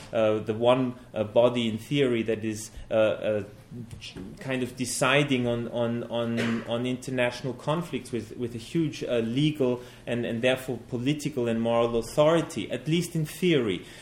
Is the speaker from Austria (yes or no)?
yes; Austria; English is a second language; Then I was a reporter on foreign issues in Austria, in my home country